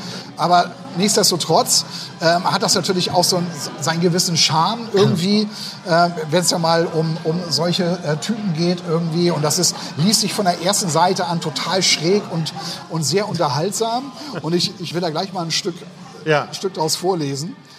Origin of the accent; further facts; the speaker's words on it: Hamburg, Germany; Ich bin in Hamburg aufgewachsen.